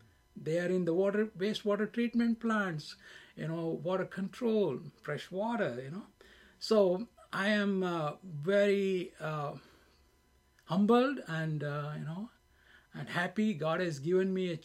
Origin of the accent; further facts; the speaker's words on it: Bangalore, Karnataka, India; English is a second language; now in United States; I am from India, and I am from the southern part of India, Bangalore. I graduated with engineering, and I came here.